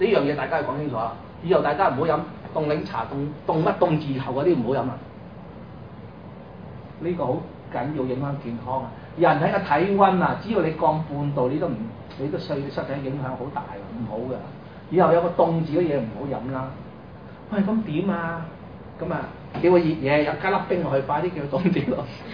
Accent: China; 咁多年來，咁多千年來，我哋中國人已經，你諗下，以前中國考針灸點考㗎？

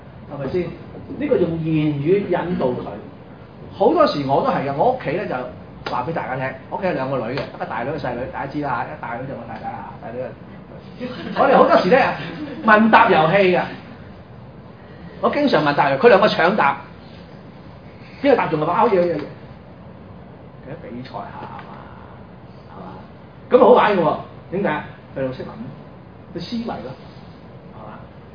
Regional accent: China; 咁多年來，咁多千年來，我哋中國人已經，你諗下，以前中國考針灸點考㗎？

